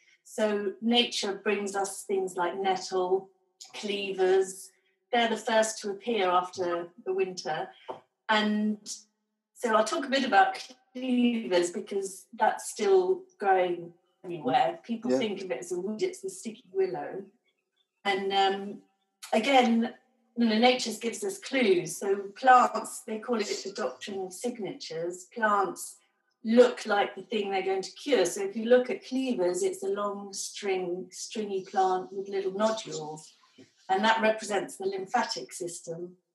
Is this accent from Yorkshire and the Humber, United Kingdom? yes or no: yes; York, Yorkshire and the Humber, United Kingdom; since I was a young girl growing up on the North Yorkshire Moors, going out with my mum and looking at plants. And then I think there were lots and lots of herb shops, and there was one in York where I grew up